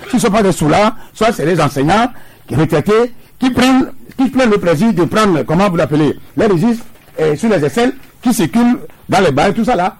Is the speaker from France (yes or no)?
no; Togo; Tout le monde sait que je suis togolais.